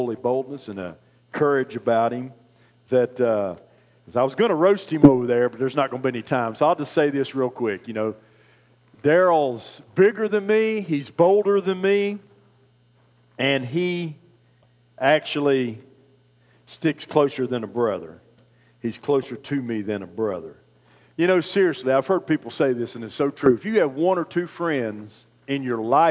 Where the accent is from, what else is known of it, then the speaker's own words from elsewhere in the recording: West Virginia, United States; You know, I'm from West Virginia, so that looked great to me.